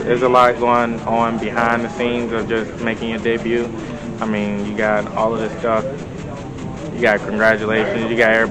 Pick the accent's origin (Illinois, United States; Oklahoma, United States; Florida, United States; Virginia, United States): Virginia, United States; Cherry City; play for the Guardians. I'm an outfielder from Cherry City, Virginia.